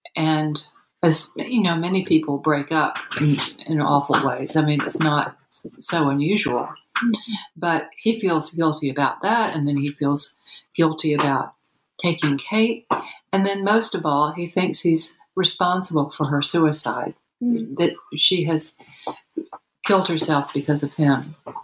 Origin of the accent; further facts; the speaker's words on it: the South, United States; I came to this passion because of growing up in the South and experiencing racial discrimination on such a huge scale of African Americans being badly treated.